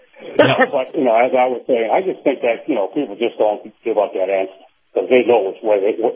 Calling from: Saratoga Springs, New York, United States; in Saratoga Springs.

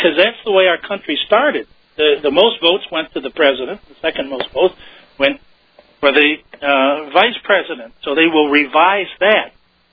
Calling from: Michigan, United States; Michigan.

